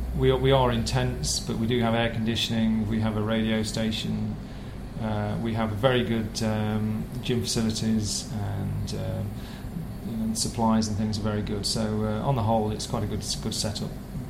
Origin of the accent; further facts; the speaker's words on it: Derby, East Midlands, United Kingdom; I'm aged 40 and I'm from Derby.